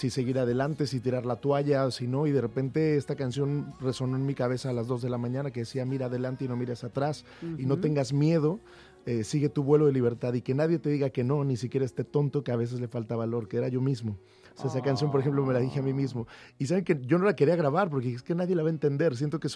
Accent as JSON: {"language": "Spanish", "town": "Huamantla", "region": "Tlaxcala", "country": "Mexico", "tie": "born or raised there", "said": "Ahí empecé cuando tenía 16 años, 17, hice un programa en la radio de mi pueblo."}